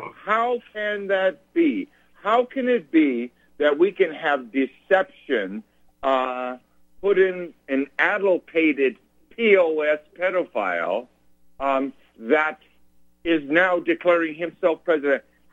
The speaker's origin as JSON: {"language": "English", "region": "California", "country": "United States", "said": "I'm from California."}